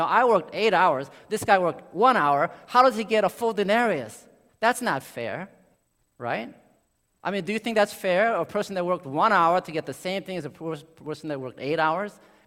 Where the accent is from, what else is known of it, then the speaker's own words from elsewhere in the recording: United States; when I was growing up in America, I was a short, dark, squinty-eyed Asian person.